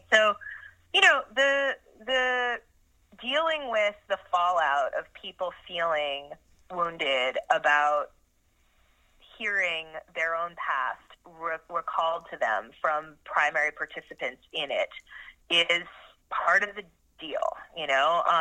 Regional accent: Southwest, United States; I'm from the Southwest originally, and it was like the great crush of my life, New York City.

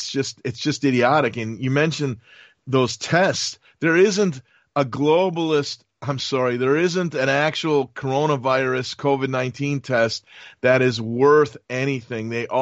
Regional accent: United States; I guess if you want to pronounce it the European way, but I'm an American, so viry.

